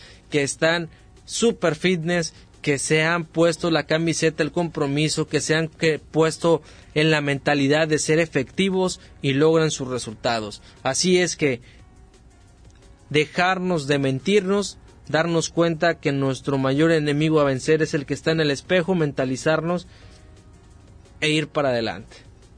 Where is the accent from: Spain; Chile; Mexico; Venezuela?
Mexico